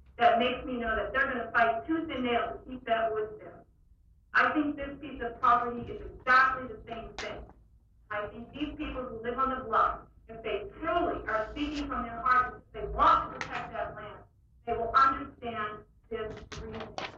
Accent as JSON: {"language": "English", "region": "Maine", "country": "United States", "tie": "born or raised there", "lives_now": "Anchorage, United States", "said": "I grew up in Maine, where the coastline was gobbled up years ago by people with money."}